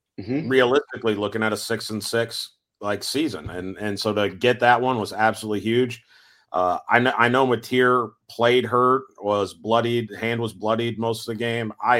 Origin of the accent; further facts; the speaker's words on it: Midwest, United States; As a Midwesterner, as you're explaining that scene